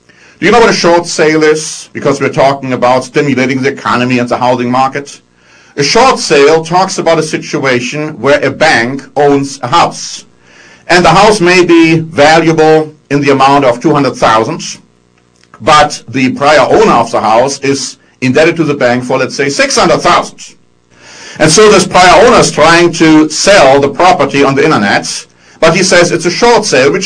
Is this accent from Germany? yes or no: yes; Germany; I'm coming originally from Germany